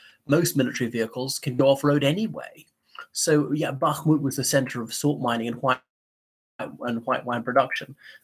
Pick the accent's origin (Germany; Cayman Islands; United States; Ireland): Ireland; from Ireland.